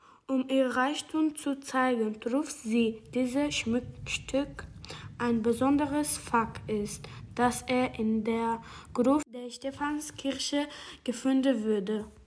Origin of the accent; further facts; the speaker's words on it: Konstanz, Baden-Württemberg, Germany; Ich bin 12 Jahre alt. Ich komme aus Konstanz.